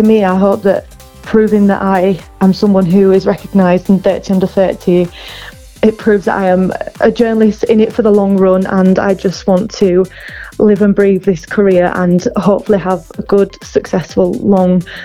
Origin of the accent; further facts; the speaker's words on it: Leeds, Yorkshire and the Humber, United Kingdom; Growing up in Leeds, just being there in the mix and seeing how happy it made the city that I love and know